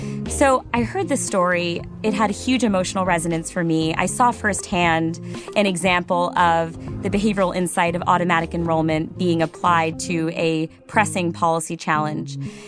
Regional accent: Cheshire, Connecticut, United States; I grew up in Cheshire, Connecticut.

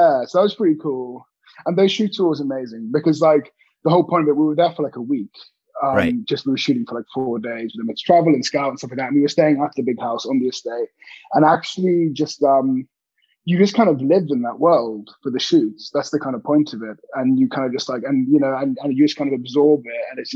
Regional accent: England, United Kingdom; also born or lived in London / Hong Kong; And then came back to the UK, grew up in the countryside, went to boarding school in the UK in the countryside.

